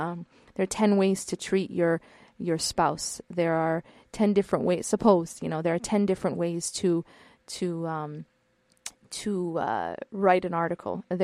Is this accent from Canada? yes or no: no; Midwest, United States; As a side note, I'm not from California. I'm from the Midwest, and I absolutely do not like the way Californians drive.